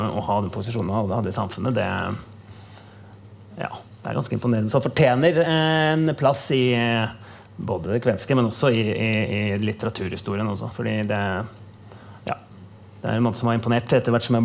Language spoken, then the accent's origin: Norwegian; Fredrikstad, Østfold, Norway; Altså, der jeg kommer fra, så kommer fra og bor i Fredrikstad